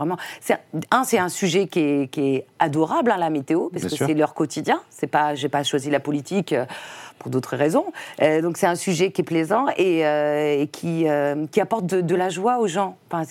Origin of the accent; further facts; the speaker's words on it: Compiègne, Hauts-de-France, France; born there; Le 20 juillet 1961, et à Compiègne, dans l'Oise. Donc, je suis picarde.